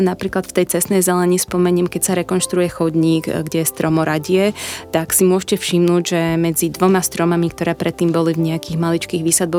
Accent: Bratislava, Bratislava Region, Slovakia; Ja som Bratislavčanka prakticky už od detstva a pre mňa je Bratislava domov.

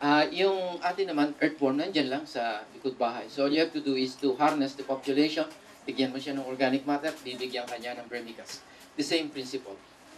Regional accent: Lipa, Calabarzon, Philippines; And the best, sa amin sa Lipa, maraming kakawate

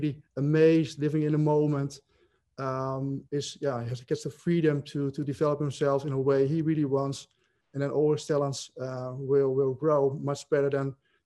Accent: Netherlands; English is a second language; mainly, of course, in my home country in the Netherlands

